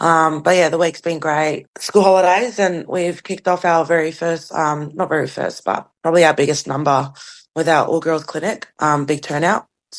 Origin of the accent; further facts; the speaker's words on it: Bega, New South Wales, Australia; I'm from Bega